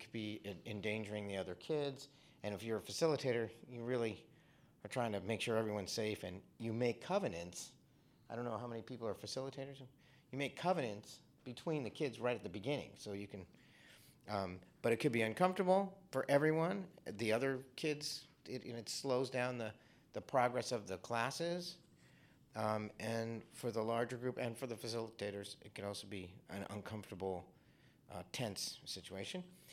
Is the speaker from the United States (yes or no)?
yes; California, United States; from South Orange County in California